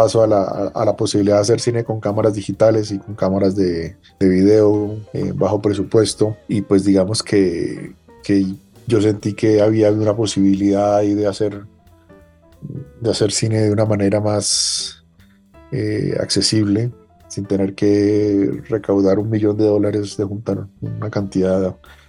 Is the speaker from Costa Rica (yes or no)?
no; Colombia; cuando yo estaba creciendo y formándome, pues en Colombia era visto como una utopía